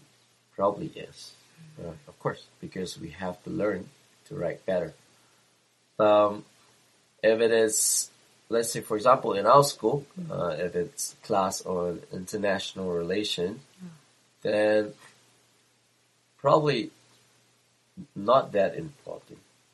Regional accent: Singapore; from Singapore

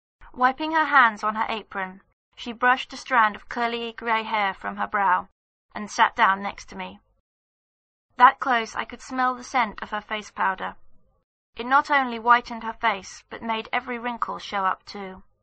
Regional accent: New Jersey, United States; From the time I was a child growing up in New Jersey, I loved spending weekends with my grandparents.

